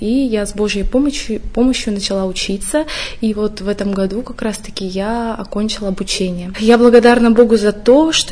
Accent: Kazakhstan; also born or lived in Ukraine; Я родилась на Украине. Вскоре моя семья переехала в Казахстан. Как раз-таки там мы вместе с семьей пришли к православной вере.

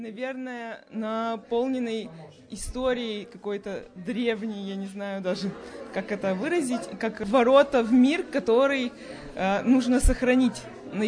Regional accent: Yekaterinburg, Sverdlovsk Oblast, Russia; я из Екатеринбурга, как и все наше сообщество.

